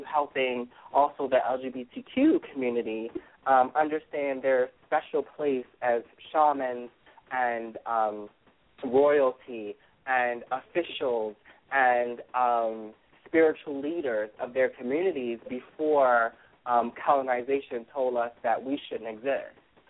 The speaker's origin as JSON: {"language": "English", "town": "Baltimore", "region": "Maryland", "country": "United States", "tie": "born or raised there", "said": "and two in Baltimore, which is my hometown."}